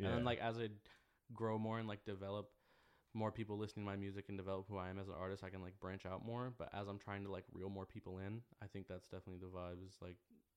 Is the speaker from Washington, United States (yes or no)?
yes; Seattle, Washington, United States; growing up in North Seattle, it's like, that's like where I grew up. That's where all my friends are from. And like, we all like talk a different way.